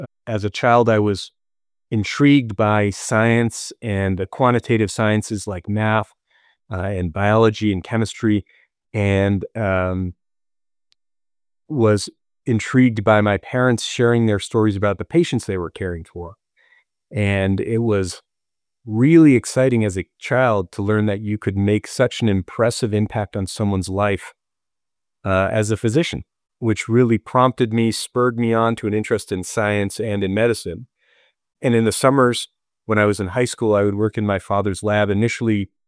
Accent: Boston, Massachusetts, United States; also born or lived in Los Angeles / upstate New York; I was born in Boston and was raised in Boston and then Los Angeles and then upstate New York and then embarked on my journey in academia

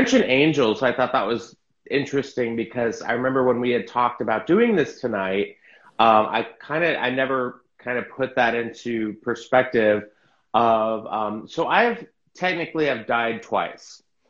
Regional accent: San Antonio, Texas, United States; also born or lived in Mississippi / Tennessee; So I was about 8 or 9. I grew up in Texas after Mississippi.

